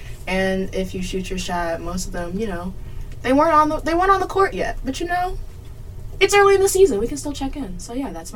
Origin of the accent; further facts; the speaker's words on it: Illinois, United States; But Chicagoland area means I am from an area near it. If I was from Chicago, I would say Chicago.